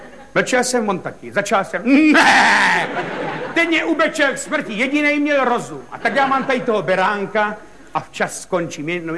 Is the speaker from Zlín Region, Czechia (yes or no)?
no; Ivančice, South Moravian Region, Czechia; v Ivančicích. To je moje rodné město